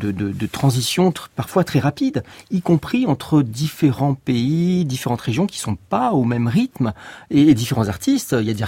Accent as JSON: {"language": "French", "country": "France", "said": "nous sommes français"}